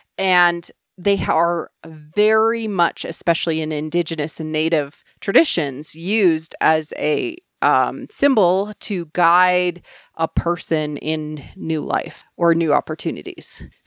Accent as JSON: {"language": "English", "country": "Canada", "said": "300 miles is a really I'm from Canada, we're in meters, I don't know miles."}